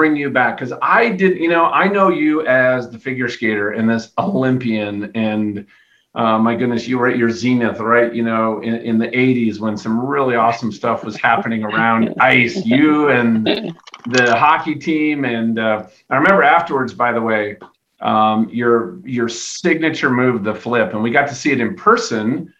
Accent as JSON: {"language": "English", "region": "Minnesota", "country": "United States", "tie": "born or raised there", "said": "So I grew up in Minnesota, and once in a while, like, we wanted to go play hockey"}